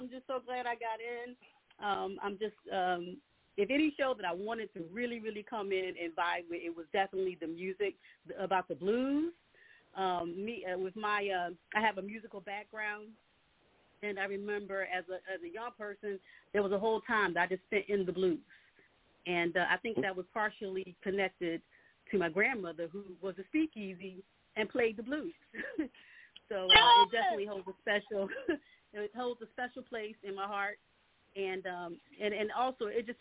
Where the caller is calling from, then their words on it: Collegeville, Pennsylvania, United States; out of Collegeville, Pennsylvania.